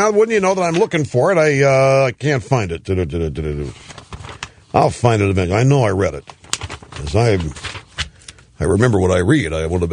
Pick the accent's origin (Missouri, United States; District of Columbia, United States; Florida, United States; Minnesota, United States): Missouri, United States; But as you know, I'm from Missouri. Show me.